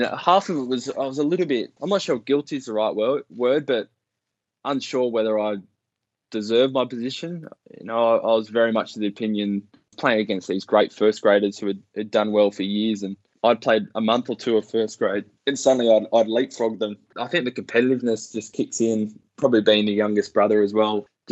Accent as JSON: {"language": "English", "region": "New South Wales", "country": "Australia", "tie": "born or raised there", "said": "My club's Penrith, but we were technically Blue Mountain. So we're about 10 minutes the other side. So we're fringe of Sydney, not quite country"}